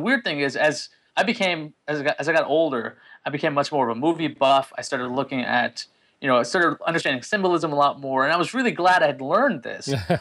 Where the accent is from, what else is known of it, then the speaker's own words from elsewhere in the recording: New York, United States; I'd growing up in New York, I never knew that trains stopped.